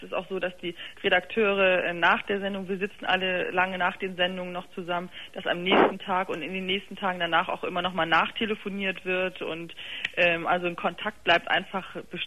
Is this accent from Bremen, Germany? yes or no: yes; Bremen, Germany; ich komme aus Bremen